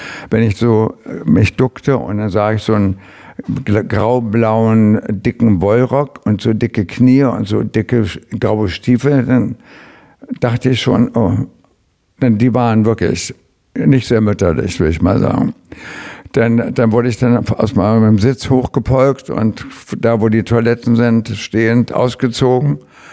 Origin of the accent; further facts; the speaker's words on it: Braunschweig, Lower Saxony, Germany; dass ich ja früher als kleiner Junge am Bahnhof war, nach Braunschweig zurück musste, wo meine Eltern lebten.